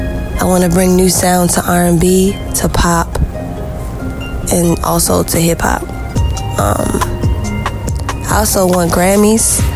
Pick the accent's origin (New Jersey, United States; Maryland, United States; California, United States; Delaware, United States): Maryland, United States; Baltimore; I'm from Baltimore, Maryland.